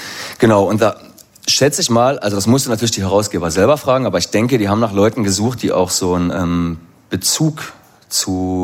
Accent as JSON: {"language": "German", "town": "Hoyerswerda", "region": "Saxony", "country": "Germany", "tie": "born there", "said": "ich bin 6 Jahre nach dem Erscheinen des Albums überhaupt geboren in Hoyerswerda in Ostdeutschland, also so zeitlich und örtlich weit weg vom Düsseldorf der 80er Jahre."}